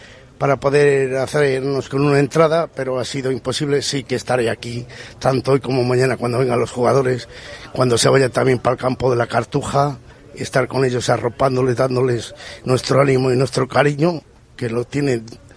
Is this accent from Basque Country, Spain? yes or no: no; Venta de Baños, Castile and León, Spain; soy de Venta de Baños, de Palencia